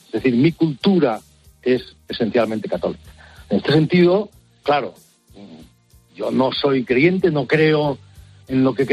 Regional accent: Spain; yo no puedo decir que no soy cristiano. Pues yo soy español, un país muy católico, históricamente, yo vengo de una familia muy católica, muy católica. Yo he sido educado en el catolicismo, yo fui creyente

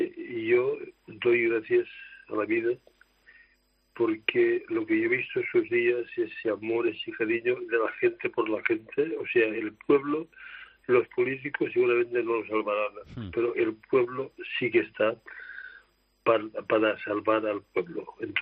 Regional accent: Valencian Community, Spain; Primera, de mi pueblo valenciano.

